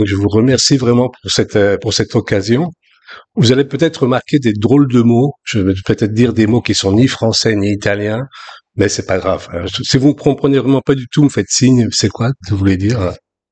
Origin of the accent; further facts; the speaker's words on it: France; first language French; moved away as an adult; also born or lived in Belgium / Italy; now in Switzerland; ma langue maternelle, en français. Parce que j'ai quitté la France, j'avais 19 ans, pour aller étudier en Belgique, à l'école biblique. Et puis ensuite, je ne suis plus rentré en France pratiquement. Je suis allé vivre en Italie, et maintenant depuis 13 ans en Suisse.